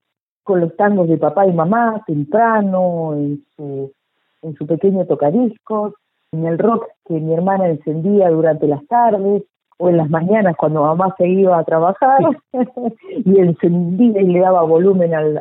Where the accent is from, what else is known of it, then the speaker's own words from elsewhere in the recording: Río Turbio, Santa Cruz, Argentina; born there; Nací en Río Turbio, un lugar bellísimo, muy cerquita de la cordillera, en la meseta que ya empieza a nacer, cuando la cordillera empieza a descansar y pierde un poco la altura.